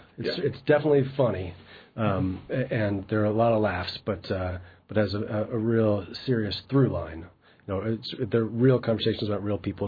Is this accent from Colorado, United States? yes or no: yes; Denver, Colorado, United States; now in New York, United States; I'm born and bred in Colorado from Denver, so it's nice to be around mountains again